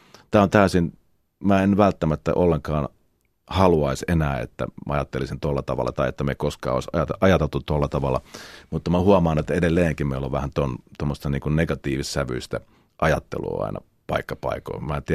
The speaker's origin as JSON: {"language": "Finnish", "region": "Eastern Finland", "country": "Finland", "said": "tuolta Itä-Suomesta, kun ollaan kotoisin, mä en tiedä johtuuko se pelkästään siitä, mutta ollaan kuitenkin jossain määrin slaavilaisia, ainakin lähellä sitä kulttuuria, se Venäjä siinä huokuu rajan takana"}